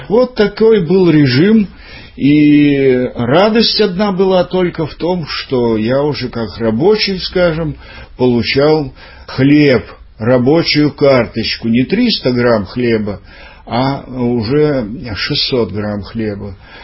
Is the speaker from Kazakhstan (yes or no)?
yes; Aktobe, Aktobe Region, Kazakhstan; moved away; А я, значит, вот родился в Актюбинске и там прожил до 45-го года, до конца войны.